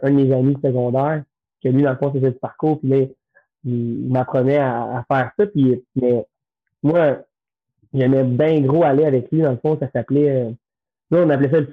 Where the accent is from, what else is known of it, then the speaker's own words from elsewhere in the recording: Quebec, Canada; Non, moi, je dis que je viens de Montréal, mais moi, je viens plus de la rive sud de Montréal, de Montérégie.